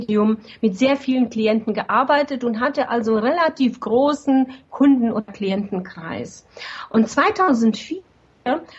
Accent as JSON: {"language": "German", "country": "Slovenia", "tie": "born or raised there", "said": "Ich bin übrigens in Jugoslawien aufgewachsen, in ehemalig Jugoslawien, heute ist es Slowenien."}